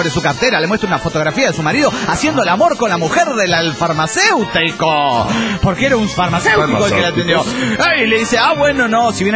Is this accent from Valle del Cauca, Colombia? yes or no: no; Bogotá, Colombia; de Bogotá, Colombia!